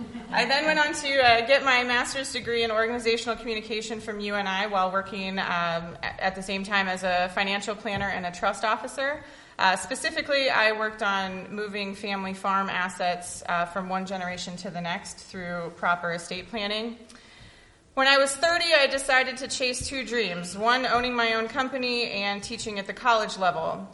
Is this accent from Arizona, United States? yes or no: no; Clinton, Iowa, United States; I am running in Senate District 25, and I was born and raised in Clinton, Iowa.